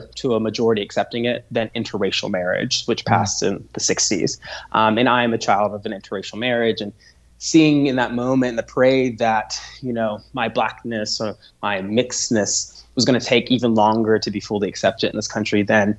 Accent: Tennessee, United States; You know, I'm a person, I grew up in Tennessee, and I have family members that are officers.

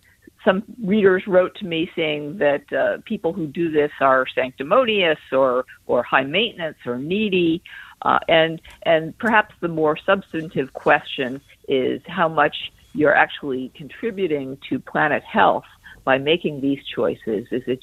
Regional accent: California, United States; We're originally from California, and we do not drink milk for that reason, because of the water.

